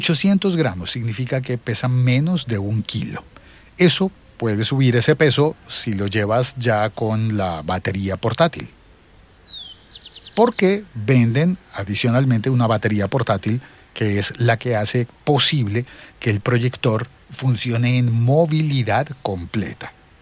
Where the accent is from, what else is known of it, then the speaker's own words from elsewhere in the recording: Colombia; La batería cuesta, al menos en mi país, en Colombia, cuesta unos $60.